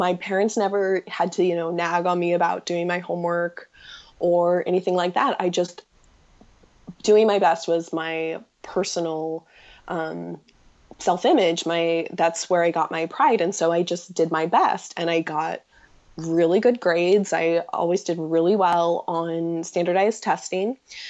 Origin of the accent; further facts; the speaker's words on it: Midwest, United States; So I'm a girl from the Midwest.